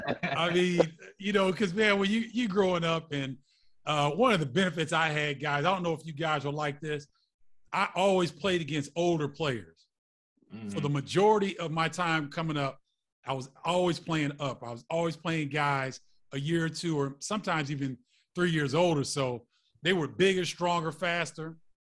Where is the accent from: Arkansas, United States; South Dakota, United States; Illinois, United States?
Illinois, United States; Carbondale; and so we grew up in Carbondale, and it was really an ideal upbringing.